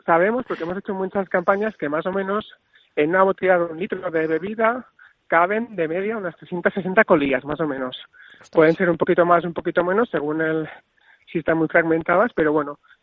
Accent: Catalonia, Spain; yo soy del sur de Tarragona

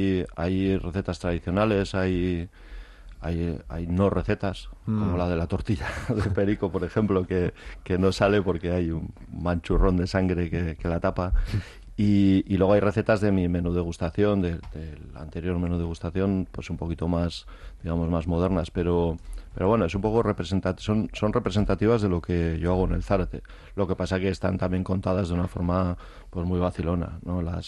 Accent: Barakaldo, Basque Country, Spain; Bueno, Javi Clemente es de mi pueblo, es de Baracaldo

